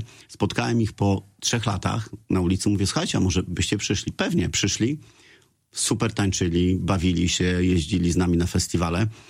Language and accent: Polish; Suwałki, Podlaskie Voivodeship, Poland; moved away; bo w Suwałkach nie było takich możliwości, żeby posmakować tańca współczesnego, jak wyjechałem z Suwałk